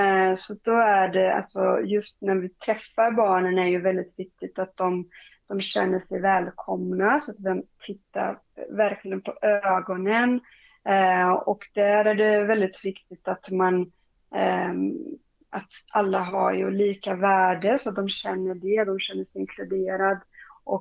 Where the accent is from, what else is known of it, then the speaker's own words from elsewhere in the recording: Brazil; moved away as an adult; Jo, men jag är uppväxt i Brasilien.